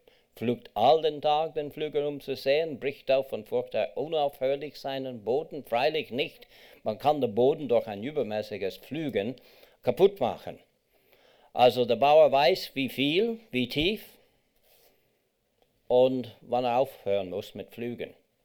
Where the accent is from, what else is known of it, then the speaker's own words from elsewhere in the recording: Kingston, Ontario, Canada; also born or lived in Toronto; Ich bin in Kanada geboren, zwar in Toronto, aber nicht dort gelebt. Aufgewachsen bin ich in Kingston, Ontario, am anderen Ende vom Ontario See.